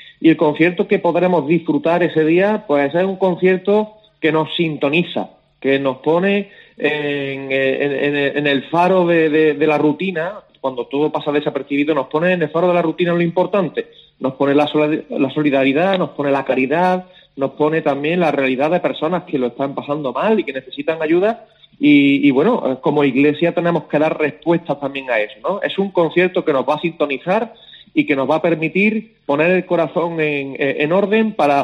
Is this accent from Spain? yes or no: yes; Puente Genil, Andalusia, Spain; Yo soy de natural de Córdoba, de Puente Genil, pero mi vida familiar casi que se ha transcurrido en Granada. Fue mi primer destino de profesor, allí me casé